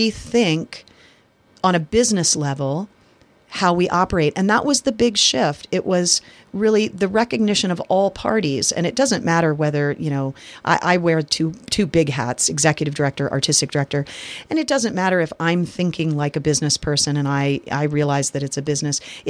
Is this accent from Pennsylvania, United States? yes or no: yes; Pennsylvania, United States; now in Port Townsend, United States; I'm originally from Pennsylvania, central Pennsylvania, born and raised mostly in Pennsylvania. We moved around a lot.